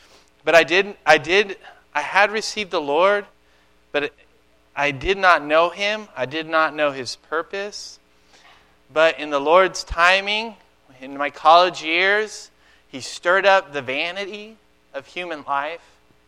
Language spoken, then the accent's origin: English; San Diego, California, United States; I'm from San Diego. I wore shorts.